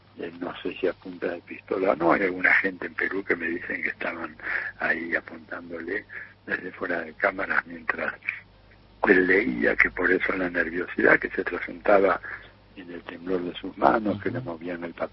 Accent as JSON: {"language": "Spanish", "country": "Argentina", "said": "nuestra soberanía, nuestra identidad como argentinos"}